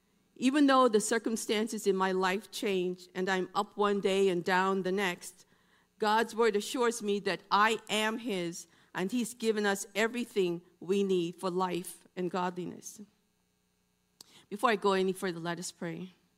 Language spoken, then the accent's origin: English; Bahamas; now in United States; Growing up in the Bahamas, I was used to doing well in school. But after we moved to the United States and as I got older